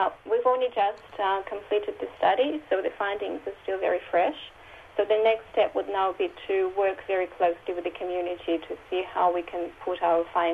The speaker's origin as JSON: {"language": "English", "country": "Belarus", "tie": "born or raised there", "said": "And like you, I actually grew up in Eastern Europe. I grew up in Belarus, in former Soviet Union. I grew up in a small village where I would describe it as a fairly tribal village."}